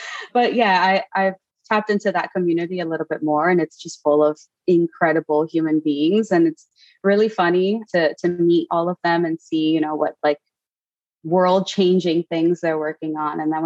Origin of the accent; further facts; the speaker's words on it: New York City, New York, United States; but I was born and raised in Queens in Jackson Heights. Yeah. So I definitely came from like that Latino background, but there's more to that story.